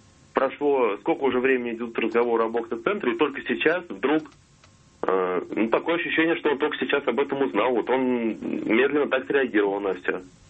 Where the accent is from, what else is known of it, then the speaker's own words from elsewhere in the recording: Moscow, Russia; я из Москвы, но Питер очень люблю, в Питере часто бываю.